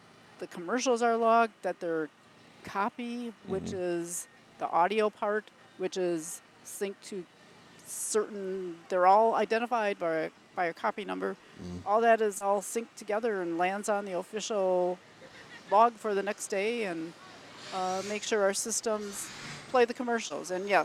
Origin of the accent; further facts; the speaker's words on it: Wisconsin Rapids, Wisconsin, United States; Well, I grew up right here in Wisconsin Rapids, lived here all my life.